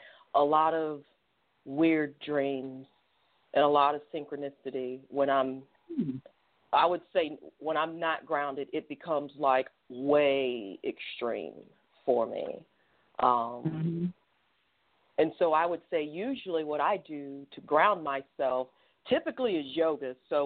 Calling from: Atlanta, Georgia, United States; I'm calling from Atlanta.

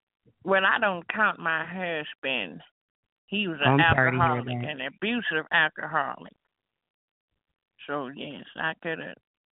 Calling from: Fresno, California, United States; I'm calling from Fresno, California. I'm 74 years old

